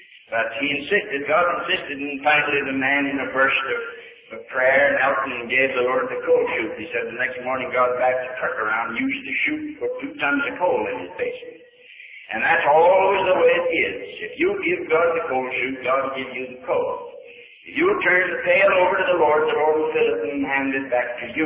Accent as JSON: {"language": "English", "region": "Pennsylvania", "country": "United States", "tie": "born there", "said": "I call so many places home, I don't remember where home is, but I was born in Pennsylvania."}